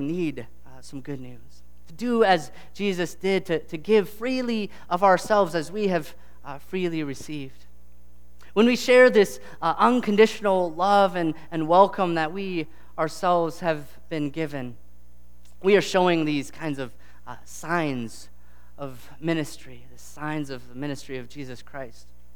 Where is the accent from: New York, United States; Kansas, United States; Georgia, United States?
Kansas, United States; The church I grew up in Kansas, they gave me this stole.